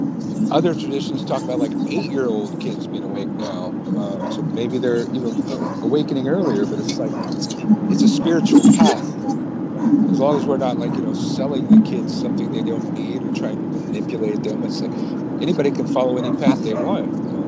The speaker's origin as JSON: {"language": "English", "town": "Santa Cruz", "region": "California", "country": "United States", "tie": "born or raised there", "said": "when the first witch store in my hometown of Santa Cruz was opening."}